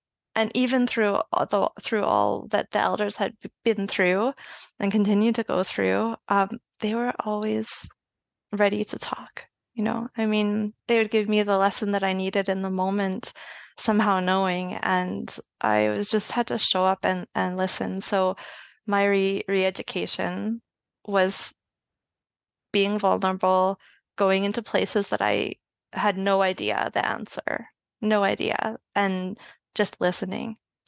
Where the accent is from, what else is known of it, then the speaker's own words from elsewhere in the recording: Edmonton, Alberta, Canada; grandparents came from Hungary, Poland, Ireland, England, that kind of heritage. And I was born in Edmonton, Alberta, Canada.